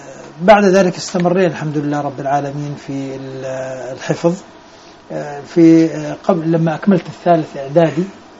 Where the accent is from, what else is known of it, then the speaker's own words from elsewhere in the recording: Ain Janna, Ajloun Governorate, Jordan; also born or lived in Nablus; ثم طبعا أنا بدايتي ونشأتي الأولى حتى الصف الأول الابتدائي في مدينة نابلس كان الوالد رحمه الله يعمل هناك، وخرجنا بعد ذلك إلى بلدتنا التي منها يعني نحن في عجلون في قرية اسمها عين جنة